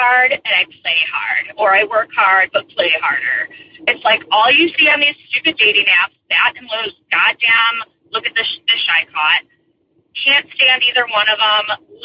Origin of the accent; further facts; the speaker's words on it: Chicago, Illinois, United States; moved away as an adult; now in Vail, United States; Originally born and raised in Chicago, living in Vail now, like your Southern girls like to shout out their hometown.